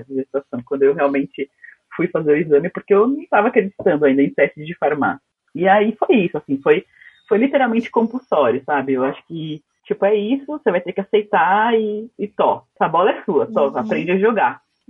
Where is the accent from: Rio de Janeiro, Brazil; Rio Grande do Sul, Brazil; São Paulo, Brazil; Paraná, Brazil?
São Paulo, Brazil; also born or lived in Salvador; Depois de 2 anos de casada, eu fui morar em Salvador com ele, sou de São Paulo, né? Nós dois somos de São Paulo, paulistanos e tal.